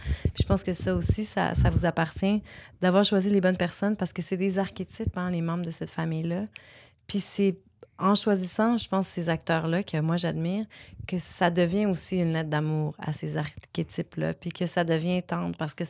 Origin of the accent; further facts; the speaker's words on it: Quebec, Canada; Moi, j'ai un chum anglophone. Je suis la French girl de quelqu'un. Ma vie est bilingue. J'ai grandi dans le West Island. Le franglais, ça fait partie de ma vie.